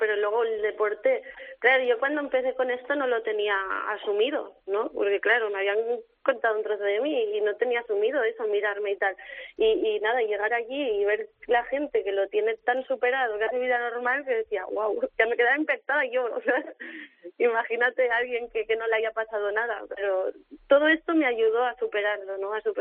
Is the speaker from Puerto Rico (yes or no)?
no; Barcelona, Catalonia, Spain; cuando volví a Barcelona, que yo soy de Barcelona